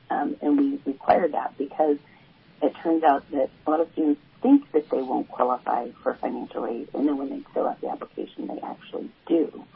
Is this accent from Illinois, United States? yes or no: no; Redding, California, United States; Well, I grew up in Reading, and when I graduated from Shasta College, I went away to UC Davis for school, and then eventually came back to Reading in 2003